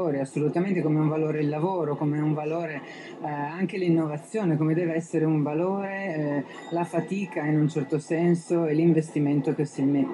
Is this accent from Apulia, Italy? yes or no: yes; Apulia, Italy; Certamente, io lo sono anche io, anche perché considero Bari veramente una seconda casa oramai